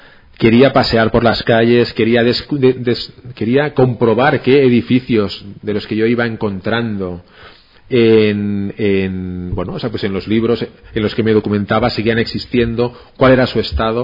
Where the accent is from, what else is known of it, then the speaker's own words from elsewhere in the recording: Ibiza, Balearic Islands, Spain; Los ibicencos siempre decimos que Mallorca es una isla muy bonita, pero que está llena de mallorquines.